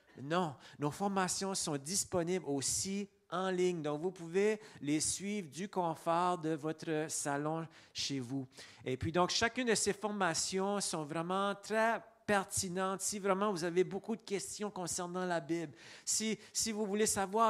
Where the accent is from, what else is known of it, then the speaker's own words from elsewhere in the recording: Edmundston, New Brunswick, Canada; puis je suis originaire d'Edmundston, vous connaissez ça? Pas trop loin d'ici, j'ai grandi dans cette région-là